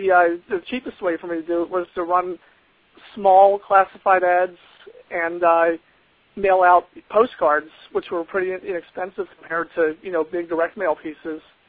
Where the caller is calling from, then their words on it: Tampa, Florida, United States; Today I'm in Tampa, Florida.